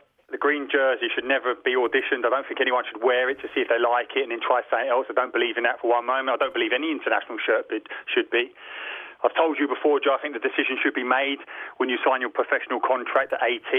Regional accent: Camden Town, London, United Kingdom; me growing up in Camden Town in the 70s is totally different to being brought up in London now

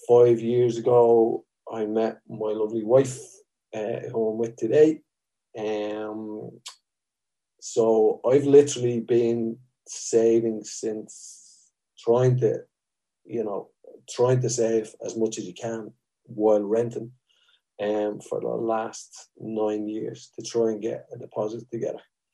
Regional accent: Beaumont, Leinster, Ireland; now in Swords, Ireland; We live in Swords. I'm from Beaumont originally.

